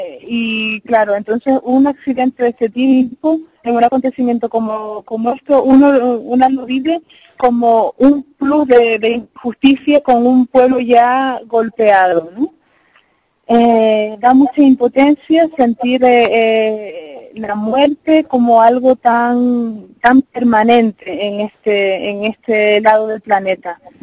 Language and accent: Spanish; Canary Islands, Spain; estoy yo, como representante canaria, en la escuela